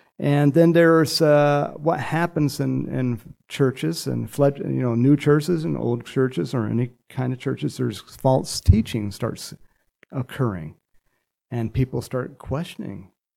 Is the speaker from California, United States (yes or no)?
yes; California, United States; I grew up in California, so I'm thinking, you know, God's going to, you know, keep edging me that way again.